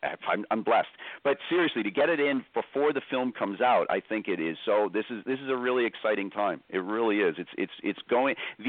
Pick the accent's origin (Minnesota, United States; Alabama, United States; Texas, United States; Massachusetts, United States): Massachusetts, United States; Boston; I'm an American, but I'm from Irish descent, so you'll see it. That's why I say I'm Boston Irish more than anything else.